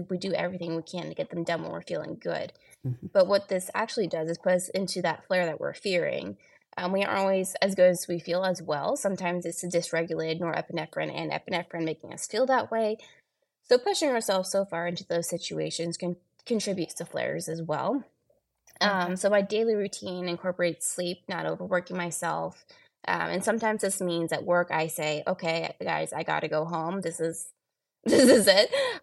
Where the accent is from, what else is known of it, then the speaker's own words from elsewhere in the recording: Georgia, United States; Oh, I'm from Georgia.